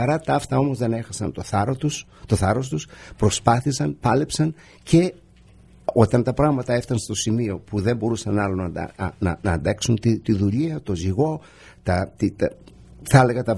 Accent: Greece; σαν Έλληνας το αισθάνομαι και εγώ. Εμείς οι Έλληνες του εξωτερικού ιδιαίτερα, με το δικό μας τρόπο, ο καθένας μας από το δικό του ταμπούρι, έχουμε παλέψει.

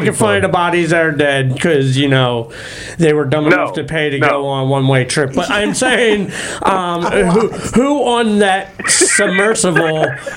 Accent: Philadelphia, Pennsylvania, United States; I'm from Philadelphia. I know multiple people in wheelchairs.

